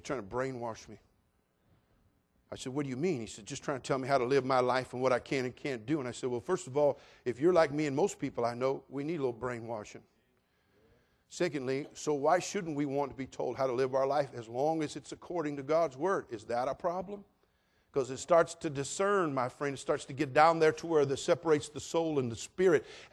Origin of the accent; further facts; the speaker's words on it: California, United States; You're looking at an old liberal hippie from the 60s, born and raised in California